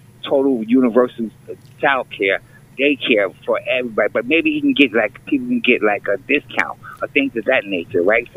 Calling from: Manhattan, New York, United States; I'm calling from Manhattan.

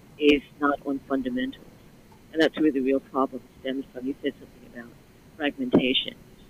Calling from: Brooklyn, New York, United States; I'm calling from Brooklyn.

